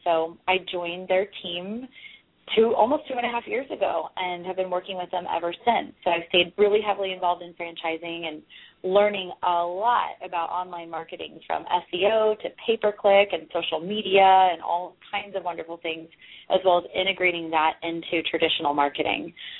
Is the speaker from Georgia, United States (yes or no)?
no; San Diego, California, United States; now in Hermosa Beach, United States; You know, I'm from San Diego, but I'm actually in Hermosa Beach right now. So still Southern California, but a little farther north.